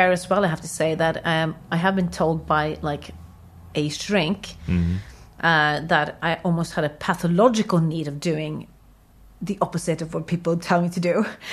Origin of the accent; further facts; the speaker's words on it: Lund, Skåne, Sweden; now in Malmö, Sweden; kind of moved to Malmö because I really was like, oh God, I have to get back to my roots a bit and kind of, because I'm from Lund.